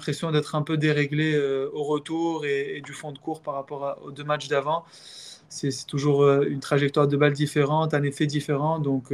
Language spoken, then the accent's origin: French; Tunisia; j'ai 26 ans, je suis 225e mondial et je suis tunisien.